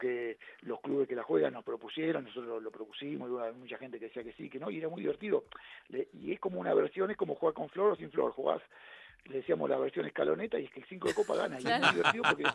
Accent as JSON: {"language": "Spanish", "country": "Argentina", "said": "el tema es que argentinos no somos nosotros argentinos, somos mitad españoles, mitad ingleses, uh-huh, mitad italianos, mitad franceses, mitad gente de la misma América"}